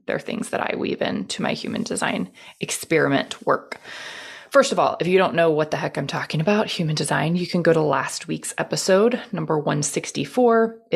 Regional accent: Houston, Texas, United States; So I was born and raised in Houston, and my family

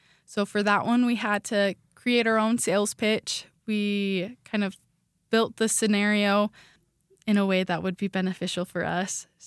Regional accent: Idaho Falls, Idaho, United States; Yeah, I am from Idaho Falls, Idaho.

